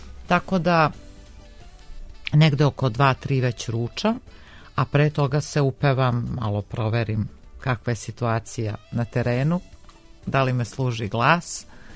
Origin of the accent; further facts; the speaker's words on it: Bar, Bar Municipality, Montenegro; pošto sam ja rodom iz Bara, pa u Baru nije tada bila srednja muzička škola